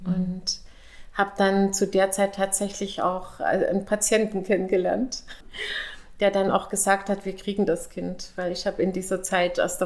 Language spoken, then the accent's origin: German; East Germany, Germany; Ich komme ja aus dem Osten, ja, wie gesagt.